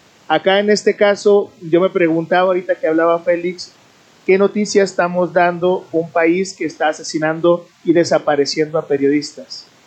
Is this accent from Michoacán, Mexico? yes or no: no; Culiacán, Sinaloa, Mexico; Yo soy de Culiacán, vivo en Culiacán.